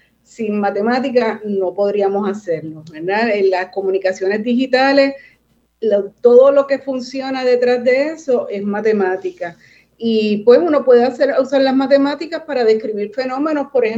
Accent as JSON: {"language": "Spanish", "town": "Río Piedras", "country": "Puerto Rico", "tie": "born or raised there", "said": "Yo me crié en Río Piedras, mi familia es de Yauco, pero yo me crié toda la vida en Río Piedras, estudié en escuelas públicas de San Juan"}